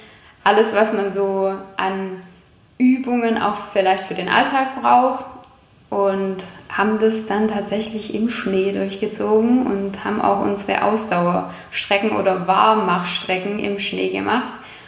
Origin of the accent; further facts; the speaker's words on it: Herrenberg, Baden-Württemberg, Germany; born there; Ja, also ich bin in Herrenberg geboren